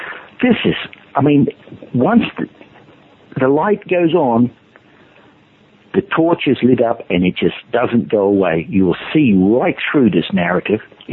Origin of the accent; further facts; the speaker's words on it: Queensland, Australia; I grew up in Australia, I'm sorry. I grew up in Queensland.